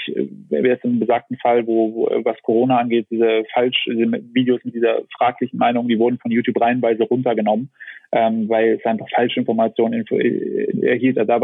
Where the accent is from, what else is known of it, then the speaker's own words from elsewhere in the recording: Saxony, Germany; Ich bin in der Nähe von Leipzig groß geworden